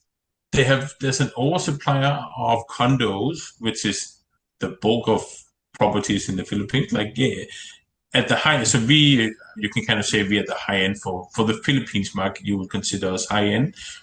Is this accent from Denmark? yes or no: yes; Denmark; English is a second language; And so I'm originally from Denmark, which is far away in Europe, and we don't go there that often.